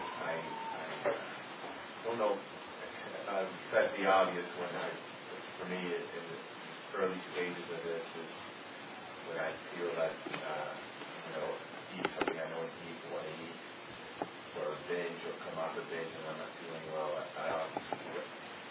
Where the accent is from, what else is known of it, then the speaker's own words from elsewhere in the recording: Oregon, United States; I'm from Postal Oregon.